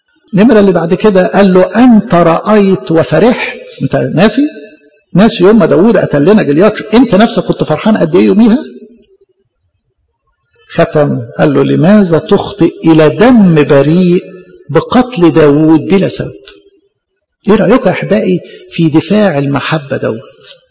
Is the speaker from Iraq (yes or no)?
no; Egypt; حتى اللي كانت طبيعية حتى فينا كمصريين ما بقتش موجودة